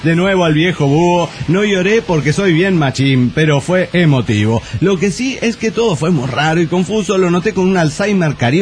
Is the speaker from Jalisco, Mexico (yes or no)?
no; Mexicali, Baja California, Mexico; de Mexicali Baja California.